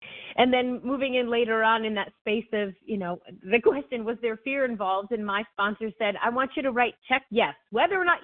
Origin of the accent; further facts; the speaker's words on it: New Hampshire, United States; I'm from New Hampshire.